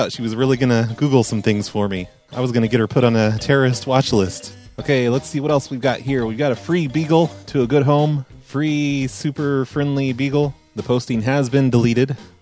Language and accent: English; United States; Oh, yeah. Yeah, no, I'm American.